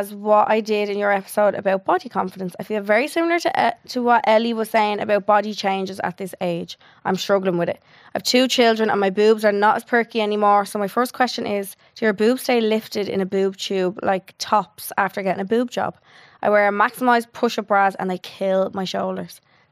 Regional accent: Ireland; I could cry now thinking of being Irish. What's wrong with us? I just love being a Paddy

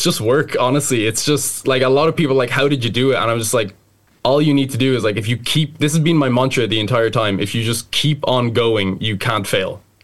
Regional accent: Blessington, Leinster, Ireland; I'll be walking around my hometown Blessington

